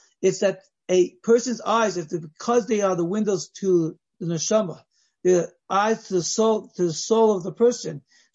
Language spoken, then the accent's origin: English; Los Angeles, California, United States; You see this by people that, you know, I grew up in Los Angeles.